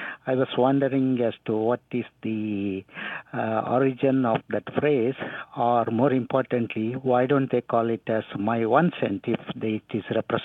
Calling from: Greenville, North Carolina, United States; I am calling from Greenville, North Carolina.

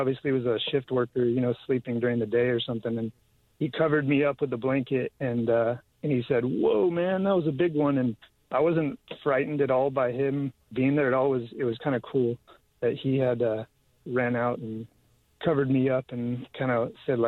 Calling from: Capitola, California, United States; Hi, I'm calling from Capitola.

